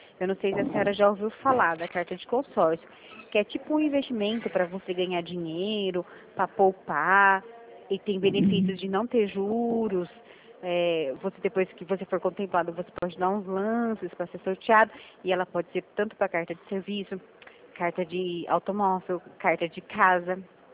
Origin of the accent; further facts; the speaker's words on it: Rio Claro, São Paulo, Brazil; E eu sou aqui de Rio Claro, interior de São Paulo.